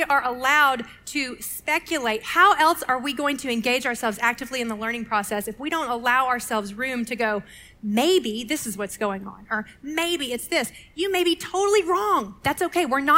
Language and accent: English; Texas, United States; I grew up in Texas. High school English was taught by the football coach.